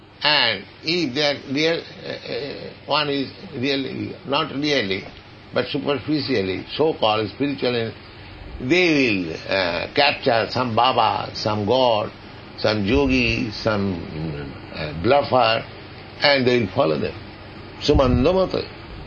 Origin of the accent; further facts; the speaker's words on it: India; English is a second language; I came from India.